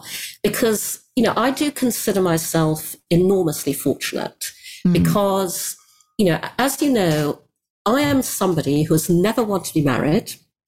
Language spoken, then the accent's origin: English; Brunei; I'm half English, half Chinese. My mother's Chinese. I grew up in Asia, in Brunei.